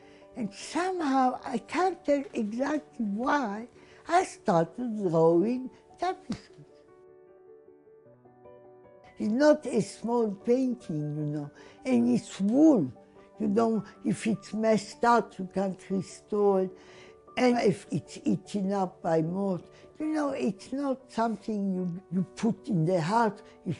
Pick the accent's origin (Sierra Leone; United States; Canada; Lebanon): Lebanon; I grew up in Lebanon, and I have not seen painting.